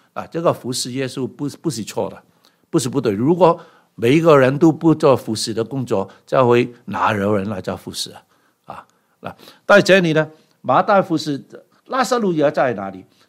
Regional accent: Guangdong, China; 我们广东人说唐突的，

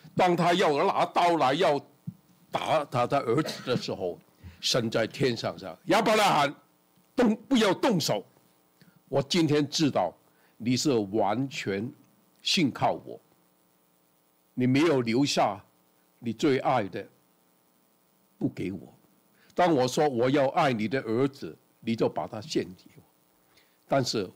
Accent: Hong Kong; now in Canada; 我记得50多年了，我从香港来这，我没什么都没有啊，没有房子，荷包也没有什么钱，我们就来。

